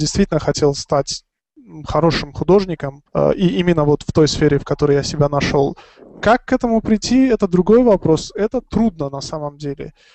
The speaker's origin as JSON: {"language": "Russian", "country": "Tajikistan"}